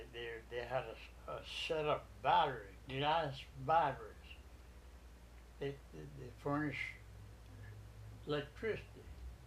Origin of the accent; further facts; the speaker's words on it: Coahuila, Mexico; I don't know exactly where I was born, but I came from Coahuila.